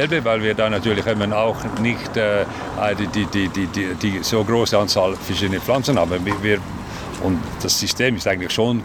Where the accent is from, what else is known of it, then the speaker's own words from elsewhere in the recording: Switzerland; ich bin auf einem Bauernbetrieb aufgewachsen in der Schweiz, eine Tabakplantage eigentlich